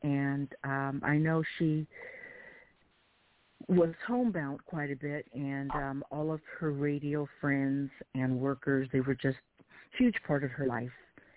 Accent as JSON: {"language": "English", "town": "Yakima", "region": "Washington", "country": "United States", "lives_now": "Tacoma, United States", "said": "I live in Tacoma. I'm from Yakima. I went to Davis High School with Sharon in the late 70s."}